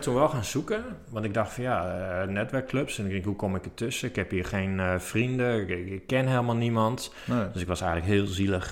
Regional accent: Groningen, Netherlands; Ja, precies, ik kom uit Groningen, maar dat hebben jullie vast wel gehoord aan mijn tongval.

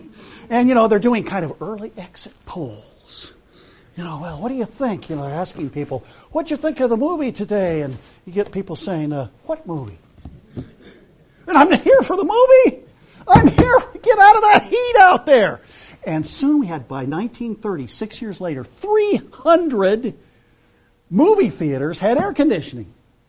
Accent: Nebraska, United States; now in South Carolina, United States; I grew up in Nebraska, so that we have not the hottest summers like we do here in South Carolina.

